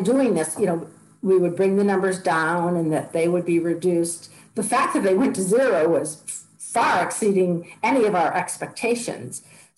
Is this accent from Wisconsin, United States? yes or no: yes; Wisconsin, United States; I grew up in Wisconsin, had a good work ethic, and always is motivated.